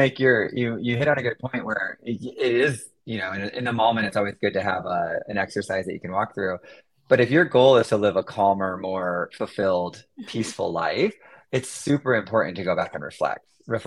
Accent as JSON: {"language": "English", "region": "Michigan", "country": "United States", "tie": "born or raised there", "said": "I grew up in Michigan, very, nice Midwesterner, and you just don't express emotions in that way."}